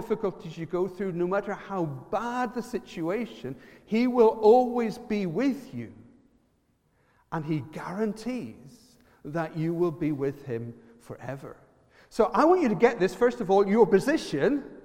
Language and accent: English; Ireland; accent: Irish; With my Irish accent, there might be something of a problem, apart from anything else, in order to getting into the Buckingham Palace.